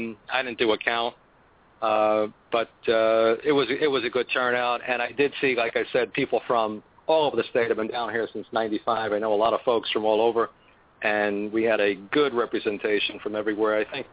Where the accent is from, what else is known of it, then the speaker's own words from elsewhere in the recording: New York City, New York, United States; now in Florida, United States; When I came down here from New York City, where cars aren't really a part of our culture.